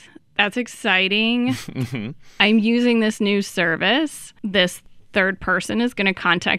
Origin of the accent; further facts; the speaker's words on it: Green Bay, Wisconsin, United States; So I am naturally a football fan, since I come from Green Bay, Wisconsin.